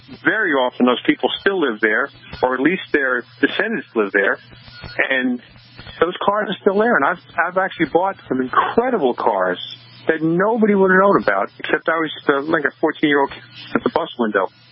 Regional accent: Holbrook, New York, United States; I grew up in Holbrook on Long Island, New York.

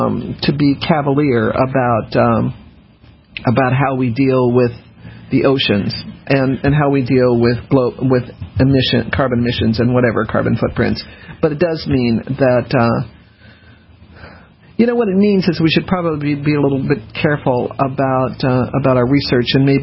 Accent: Denver, Colorado, United States; I knew that because I grew up in Denver.

